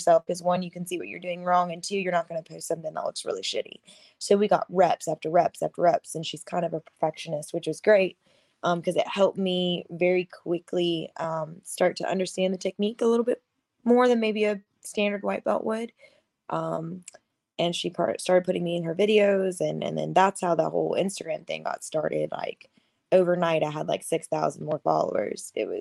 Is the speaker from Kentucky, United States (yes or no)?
yes; Kentucky, United States; also born or lived in Alabama / Florida; now in Austin, United States; so I'm from Kentucky, and I lived in Kentucky since I was about 18. Then I moved to Alabama. I was in Alabama and or the panhandle of Florida for like 8 years. And then I moved back to Kentucky for about a year before I came to Austin